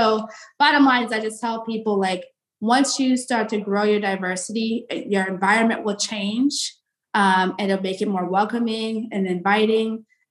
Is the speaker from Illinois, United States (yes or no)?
no; Cleveland, Ohio, United States; Shawnee Hills Golf Course, which is my home golf course back in Cleveland